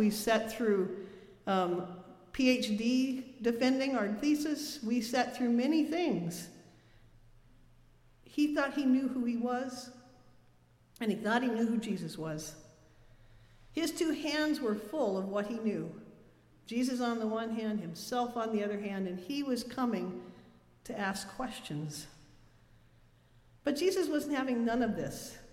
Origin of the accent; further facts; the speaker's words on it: Montana, United States; Growing up in Montana, I know something about wind. I grew up on the edge of the prairie, right next to the Glacier National Park.